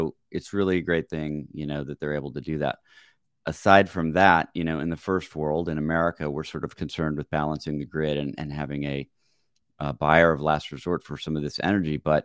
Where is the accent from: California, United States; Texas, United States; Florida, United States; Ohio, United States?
Texas, United States; So I come from Texas